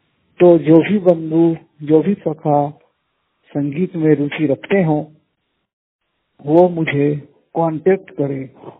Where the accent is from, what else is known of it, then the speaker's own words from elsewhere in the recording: Madhya Pradesh, India; मध्य प्रदेश जिला अनूपपुर का निवासी हूँ।